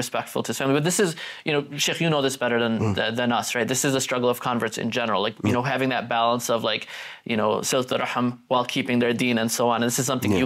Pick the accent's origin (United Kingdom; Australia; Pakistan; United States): Pakistan; I'm from Pakistan.